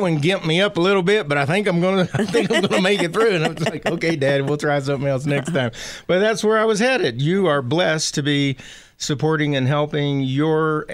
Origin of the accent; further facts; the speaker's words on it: the South, United States; You know, you guys know I'm from the South